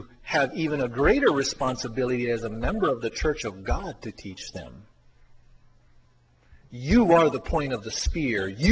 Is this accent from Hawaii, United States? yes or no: yes; Hawaii, United States; And I came from Kauai. I didn't know anything about slums.